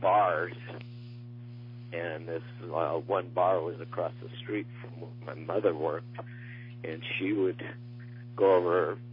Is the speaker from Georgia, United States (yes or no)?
no; New Philadelphia, Ohio, United States; born there; I was born in New Philadelphia, Ohio.